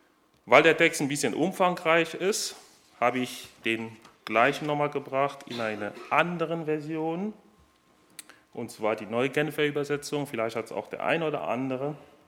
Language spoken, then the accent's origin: German; Hoffenheim, Baden-Württemberg, Germany; wir kommen aus Hoffenheim, meine Frau und ich, da sind wir Gemeindemitglieder